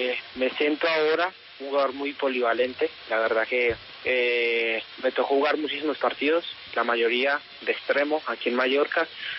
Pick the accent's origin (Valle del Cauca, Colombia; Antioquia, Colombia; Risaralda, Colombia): Risaralda, Colombia; Pereira; Un saludo muy especial a toda la gente de Pereira. Muy orgulloso de poder estar representando bien a mi tierra